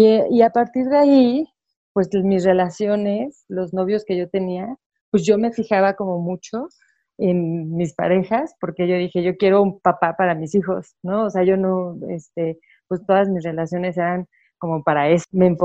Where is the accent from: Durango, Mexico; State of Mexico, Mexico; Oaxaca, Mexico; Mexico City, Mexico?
Mexico City, Mexico; also born or lived in Monterrey; Nací en Monterrey, Nuevo León, pero pues, ay, como al año nos venimos para la Ciudad de México y sí he estado aquí toda mi vida.